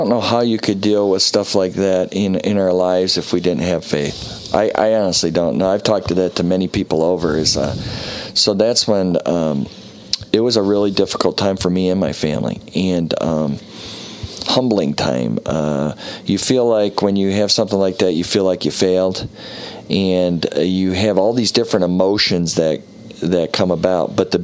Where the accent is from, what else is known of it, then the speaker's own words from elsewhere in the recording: Michigan, United States; And in a place where we grew up in Michigan, we dreamed of being at Michigan.